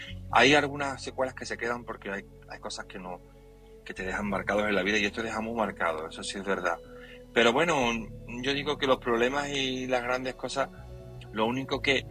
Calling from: Seville, Andalusia, Spain; de Sevilla.

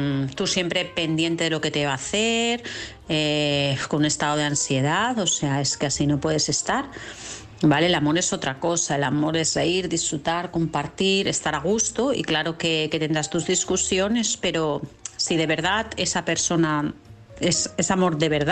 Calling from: Vilassar de Mar, Catalonia, Spain; de Vilassar de Mar.

